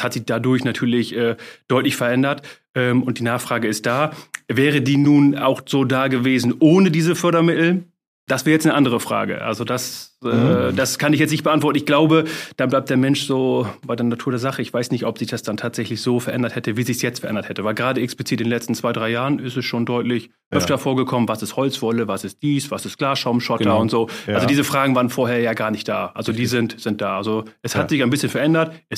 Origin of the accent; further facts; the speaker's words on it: Lower Saxony, Germany; in Ostfriesland geboren, habe hier meine Schule gemacht